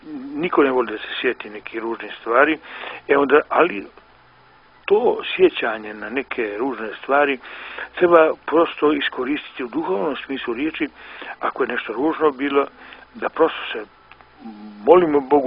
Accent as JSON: {"language": "Serbian", "country": "Montenegro", "said": "Recimo, kod nas u Crnoj Gori su bile, krvna osveta je bila vrlo domaćena"}